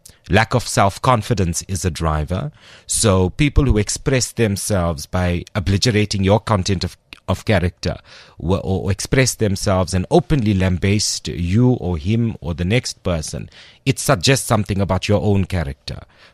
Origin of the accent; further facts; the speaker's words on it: South Africa; you say something to me that may refer to my very dark skin as an Indian South African person